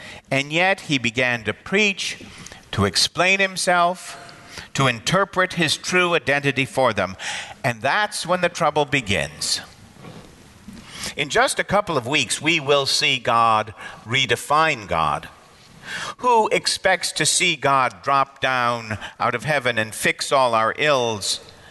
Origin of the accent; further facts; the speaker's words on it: Glencoe, Illinois, United States; But most of the Jewish kids I grew up with in Glencoe, Illinois, where most of the kids were Jewish, had dark hair and brown eyes.